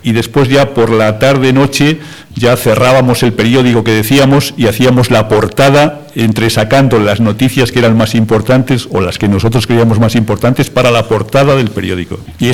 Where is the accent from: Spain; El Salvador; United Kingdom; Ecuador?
Spain; Sanzoles, Castile and León; Cuando yo estaba en mi pueblo, en Sanzoles, pues recuerdo que con el tiempo que tenéis vosotros